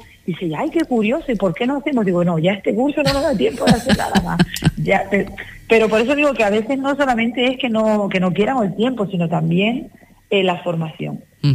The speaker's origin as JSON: {"language": "Spanish", "region": "Canary Islands", "country": "Spain", "said": "el profesorado, en general, aún siendo canario, somos muy desconocedores de muchas cosas"}